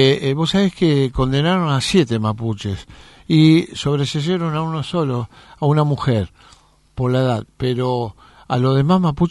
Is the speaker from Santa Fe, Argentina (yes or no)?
yes; Rosario, Santa Fe, Argentina; Yo soy rosarino.